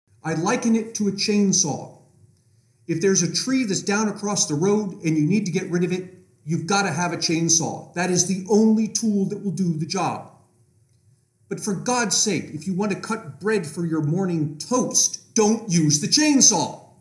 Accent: Pennsylvania, United States; I'll give you an example from my home state of Pennsylvania.

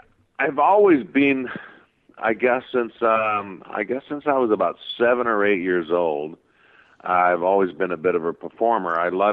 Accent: Southampton, South East England, United Kingdom; born there; I was born in Southampton, England, which is about 40 miles from Stonehenge.

